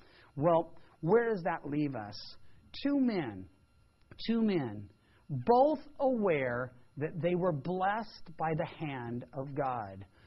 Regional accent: Missouri, United States; I was raised in Missouri, and that's the show me state.

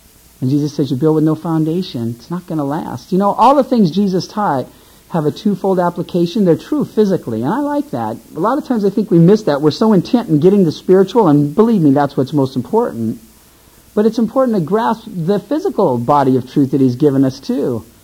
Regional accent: Philippines; We had that in the Philippines. I grew up partly in the Philippines, and when you're in the service over there, my dad was in the Air Force

